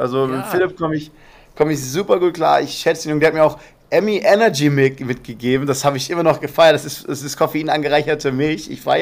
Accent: Remscheid, North Rhine-Westphalia, Germany; Ich komme aus dem Dorfverein, ich komme aus Remscheid, ich habe in Remscheid Amboss angefangen.

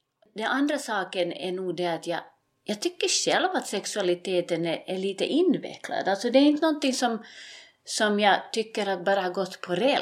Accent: Uusimaa, Finland; accent: Finland Swedish; Och växte upp först där, bodde 6 år där. Så flyttade min familj till Finland Så jag växte upp i Västra Nyland. Därav det här muminsvenskan som ni hör.

